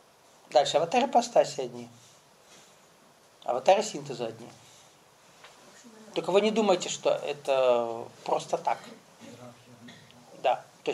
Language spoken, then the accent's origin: Russian; Kabardino-Balkaria, Russia; Я вырос на Кавказе. Вырос в очень маленькой республике, где там, ну, 700 тысяч жителей на всю республику. Кавказская. Причем там два народа. Кабардино-Балкария. Там, где Эльбрус стоит.